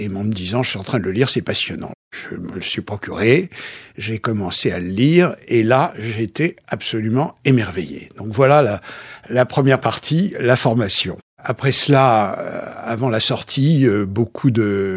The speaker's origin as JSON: {"language": "French", "town": "Paris", "region": "Île-de-France", "country": "France", "tie": "born or raised there", "said": "Après ça, j'ai grandi à Paris, sans histoire"}